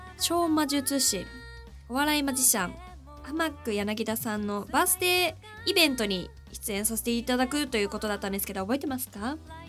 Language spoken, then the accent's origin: Japanese; Saitama, Japan; 地元の大宮公園での花見は初めてだったのかなと思いながら、